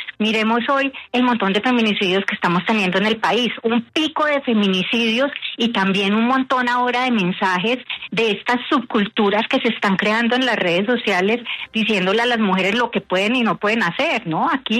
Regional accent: Pereira, Risaralda, Colombia; Yo soy pereirana.

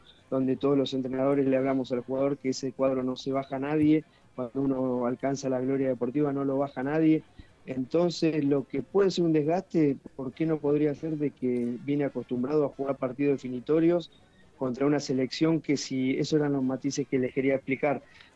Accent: Argentina; also born or lived in Cúcuta / Fortaleza; más porque estuve en Cúcuta y en Fortaleza, casi 9 años en un maravilloso país que quiero mucho. Siendo argentino digo que no

